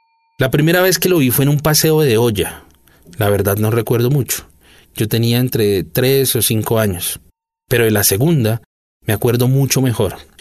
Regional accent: Popayán, Cauca, Colombia; also born or lived in La Palma; si bien yo nací en La Palma, solo viví allí hasta los 4 años. Por esa época mi mamá se casó con mi padrastro y a él, que trabajaba para el IMPEC, lo trasladaron a Popayán.

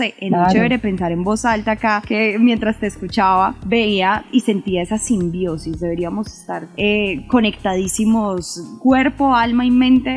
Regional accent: Colombia; Ahí hay un punto que debemos resolver como Estado, ¿cierto? También como colombianos, que creo que es la pedagogía, claro.

